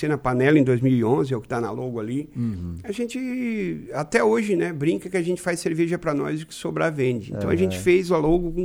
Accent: Orleans, Santa Catarina, Brazil; A gente diz que de Orleans. E, curiosamente, o pessoal conhece mais Orleans na França, Nova Orleans nos Estados Unidos, do que Orleans aqui. A gente diz que fica perto da Serra, fica perto de Uruçanga

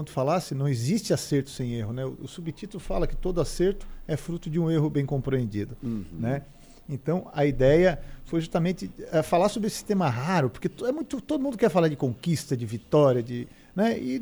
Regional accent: Criciúma, Santa Catarina, Brazil; Eu sou da Quarta Linha, um bairro de Criciúma, interior, né? 1,92m, cabelo ruivo, sardento.

